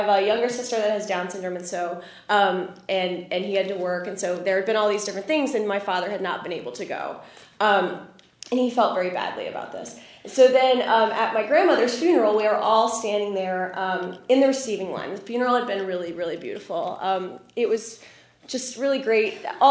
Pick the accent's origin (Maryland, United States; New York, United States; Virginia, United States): Virginia, United States; Richmond; So I'm from Richmond. My father's family is from Norfolk, Virginia Beach area, and they are always starting some kind of trouble.